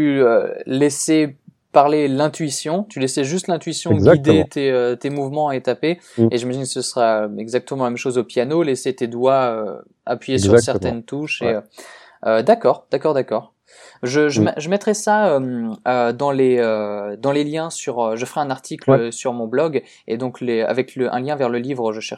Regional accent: Strasbourg, Grand Est, France; qui est à Strasbourg, là d'où je viens

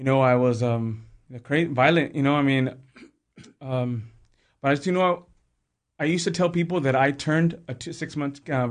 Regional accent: West Covina, California, United States; Well, I grew up right here in West Covina, California. I grew up in a home of fallen away Catholics.

